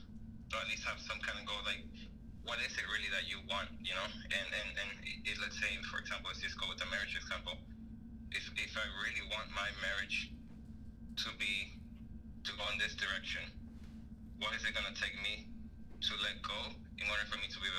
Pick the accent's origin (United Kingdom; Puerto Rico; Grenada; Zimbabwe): Puerto Rico; Trujillo Alto; now in Orlando, United States; Bro, Trujillo Alto, Puerto Rico.